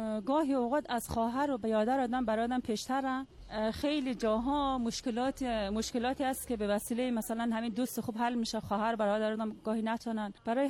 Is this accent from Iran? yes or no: yes; Iran; born there; من چون توی ایران متولد شدم خبر ندارم